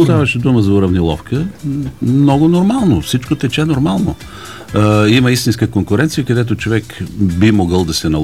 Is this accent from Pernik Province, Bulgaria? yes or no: yes; Radomir, Pernik Province, Bulgaria; born there; Аз съм роден в Радомир, но корена ми е от Касилак, и аз много обичам да се връщам там. Даже на Нова година бях там.